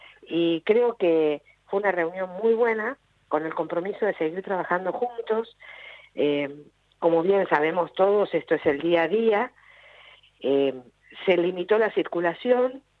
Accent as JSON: {"language": "Spanish", "town": "Ushuaia", "region": "Tierra del Fuego", "country": "Argentina", "tie": "born there", "said": "yo creo que los que nacimos en Ushuaia estamos acá porque nuestros padres nos enseñaron a quererla y demás."}